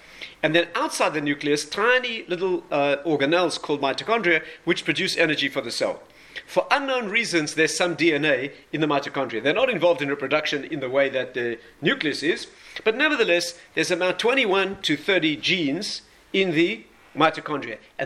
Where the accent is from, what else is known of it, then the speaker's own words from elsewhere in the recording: South Africa; I was raised in South Africa, where lots of good things come from.